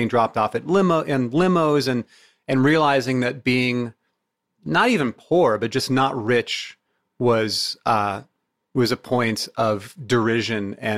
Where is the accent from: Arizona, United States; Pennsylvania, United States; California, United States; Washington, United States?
Washington, United States; Bremerton; born there; also born or lived in moved around; So, you know, I was born in Bremerton, Washington, and then we moved here, then we moved back, then we moved here, then we moved back.